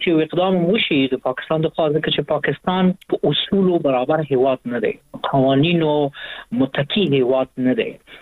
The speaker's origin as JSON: {"language": "Pashto", "country": "Afghanistan", "said": "زه به خپله میلونه ولیکم د یو افغان په حیث،"}